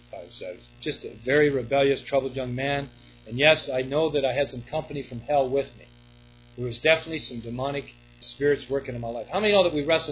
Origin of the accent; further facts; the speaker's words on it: Peterborough, Ontario, Canada; went back to my hometown, Peterborough, Ontario.